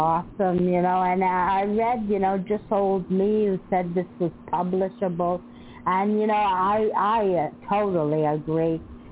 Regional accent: Canada; I didn't know this, being Canadian, we study a bit of American history, but not everything.

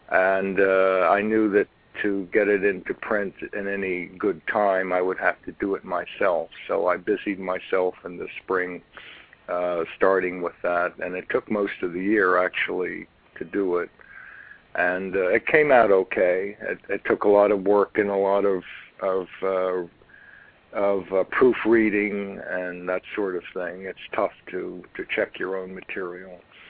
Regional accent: Wilmington, Delaware, United States; also born or lived in Buffalo, United States / Toronto, California, United States; I was born in Buffalo, New York. I grew up in Wilmington, Delaware. I've lived in several states and spent some time in Canada, mostly Toronto.

